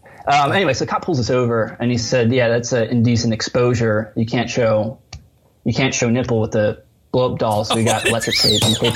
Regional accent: Reading, Pennsylvania, United States; when I was a kid, I grew up in Reading, Pennsylvania, and I was horribly shy.

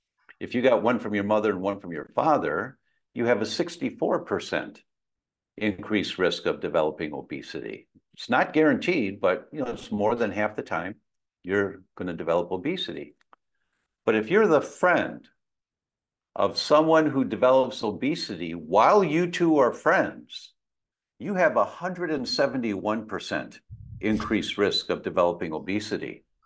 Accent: Chicago, Illinois, United States; I'm from Chicago, I know Frank Thomas.

